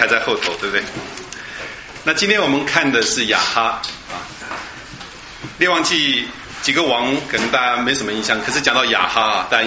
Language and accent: Chinese; China; 我们中国人常常做这种事情，对不对？